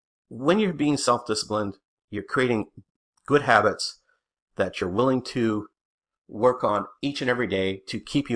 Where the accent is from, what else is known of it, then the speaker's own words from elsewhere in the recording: New Brunswick, Canada; and I'm from New Brunswick, Canada